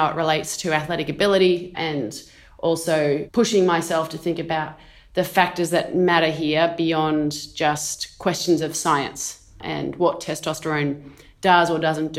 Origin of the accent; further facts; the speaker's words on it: Australia; I am an Australian Olympian, former 800 metre runner